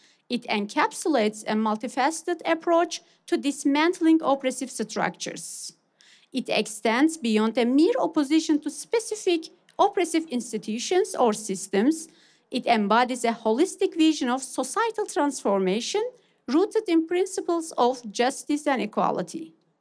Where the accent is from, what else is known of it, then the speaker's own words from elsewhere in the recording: Turkey; I am from Kurdistan, which is also a colonized region. I am from Kurdistan within Turkey, occupied by Turkey.